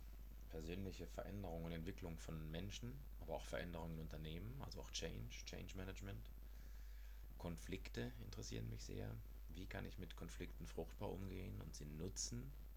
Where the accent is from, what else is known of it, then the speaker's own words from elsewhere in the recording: Southern Germany, Germany; moved away as an adult; now in Hamburg, Germany; Ich stamme aus Süddeutschland, lebe seit fast 20 Jahren in Hamburg, bin jetzt 44 Jahre alt